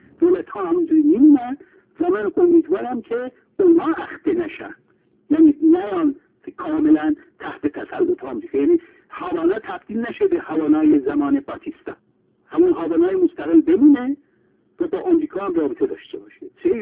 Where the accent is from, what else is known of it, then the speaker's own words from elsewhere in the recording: Iran; now in Venezuela; ما که ایرانی هستیم و اهل ونزوئلا هستیم